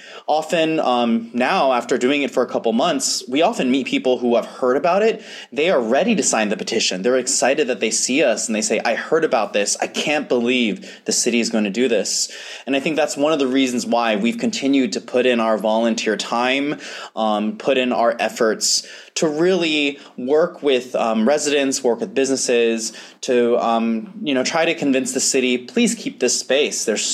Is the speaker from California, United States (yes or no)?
yes; California, United States; I'm a Fullerton resident, and I grew up in Orange County.